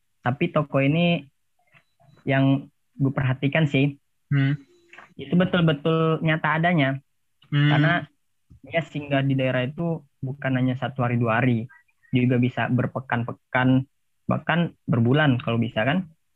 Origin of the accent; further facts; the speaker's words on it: Sawahlunto, West Sumatra, Indonesia; Bukan karena gue berasal dari Sawalunto